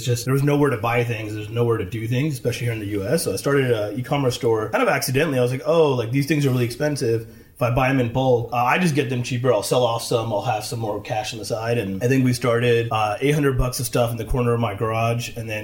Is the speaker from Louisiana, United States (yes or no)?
no; California, United States; The highlights, I grew up here in the Bay Area. I got started just programming as a kid.